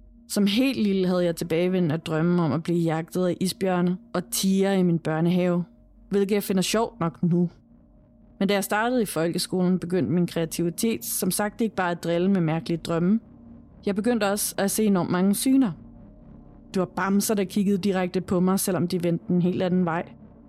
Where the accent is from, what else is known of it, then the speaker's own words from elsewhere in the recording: North Denmark Region, Denmark; Jeg er født og opvokset i Nordjylland, hvor mine forældre altid har boet lidt uden for byen. Så jeg er opvokset på to gårde.